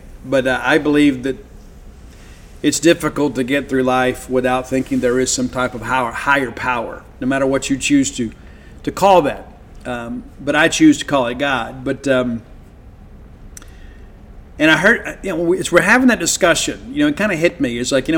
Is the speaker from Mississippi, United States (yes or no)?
yes; Columbia, Mississippi, United States; also born or lived in Canton, Mississippi; Even though Starkville is home, Columbia will always be my hometown. I was born in Canton, raised in Columbia. So I've got a lot of homes.